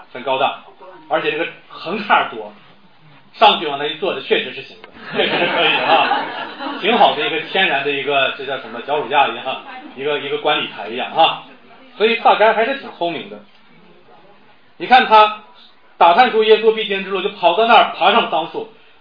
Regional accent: Northeast China, China; 那么他就是咱们东北话说有点欠削

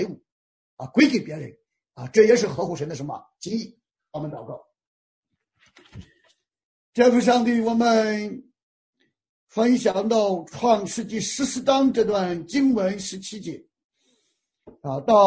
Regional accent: China; 我们中国人不喜欢这样。我们中国人说

